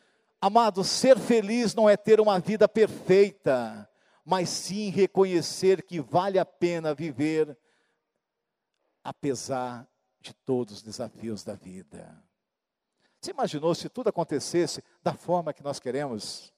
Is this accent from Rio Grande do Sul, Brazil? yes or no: no; Fernandópolis, São Paulo, Brazil; em Fernandópolis onde eu fui criado, onde eu fui humilhado, onde eu fui desprezado praticamente.